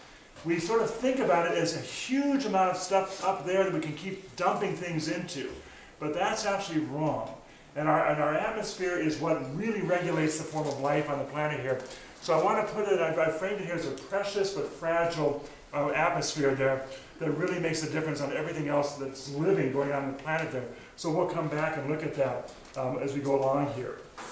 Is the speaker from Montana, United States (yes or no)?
yes; Missoula, Montana, United States; she is part of a really important group in Missoula, my hometown, on faith and climate change